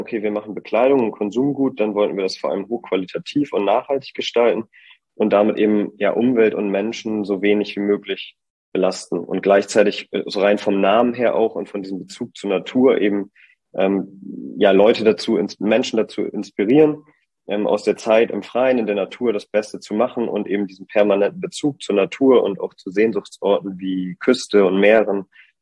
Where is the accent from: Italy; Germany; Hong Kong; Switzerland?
Germany; Bremen; now in Hamburg, Germany; Genau, ich komme ursprünglich aus Bremen, da bin ich geboren und habe da auch studiert. Mittlerweile wohne ich jetzt in Hamburg